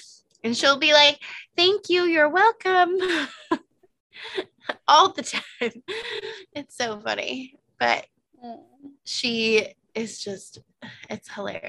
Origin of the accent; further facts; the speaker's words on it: Canada; and we're Canadian, so like wearing shoes in the house is not something you